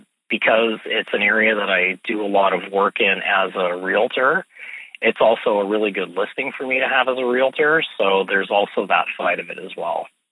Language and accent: English; Burlington, Ontario, Canada; now in Waterdown, Canada; and Waterdown where I live. And I grew up in Burlington, so I know Burlington really well.